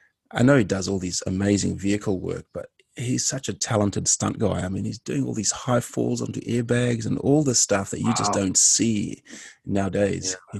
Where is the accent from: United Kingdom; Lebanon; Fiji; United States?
Fiji; Growing up in Fiji, I can appreciate we have a very large Indian community, and so Bollywood action films is part of my upbringing